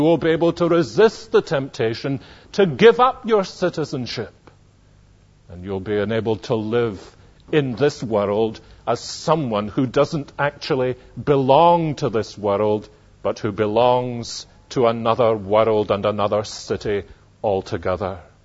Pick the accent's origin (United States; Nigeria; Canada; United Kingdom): United Kingdom; Scotland; American citizen? Why? I'm Scottish.